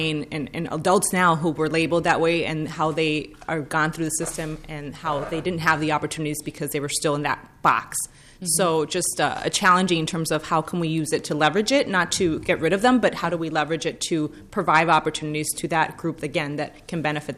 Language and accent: English; Puerto Rico; first language Spanish; English is a second language; I grew up in Puerto Rico, so Spanish is my first language, and I never had that label.